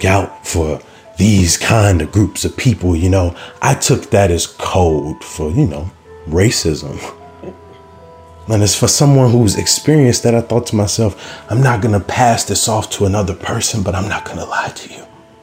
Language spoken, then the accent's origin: English; Chicago, Illinois, United States; Because I mentioned I was from Chicago, he could tell that I understood a little bit about